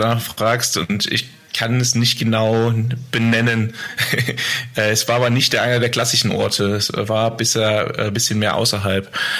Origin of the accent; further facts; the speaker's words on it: Bergisch Gladbach, North Rhine-Westphalia, Germany; Ich komme aus Bergisch Gladbach.